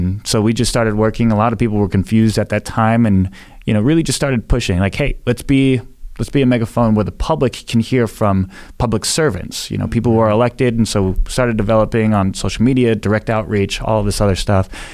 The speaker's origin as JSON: {"language": "English", "town": "North Highlands", "region": "California", "country": "United States", "tie": "born or raised there", "said": "And it's something like growing up in North Highlands, there was a lot of drugs, gangs."}